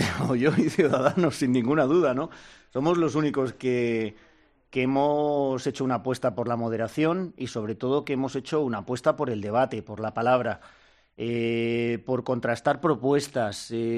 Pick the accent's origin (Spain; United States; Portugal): Spain; Huelva, Andalusia; now in Madrid, Spain; Todos venimos de fuera, yo soy de Huelva.